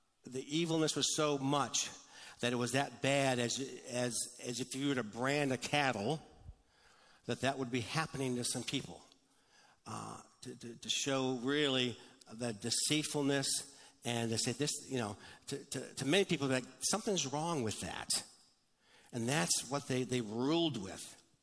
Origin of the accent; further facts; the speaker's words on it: Detroit, Michigan, United States; I grew up in, as you know, I grew up in Detroit. I worked for Ford Motor Company.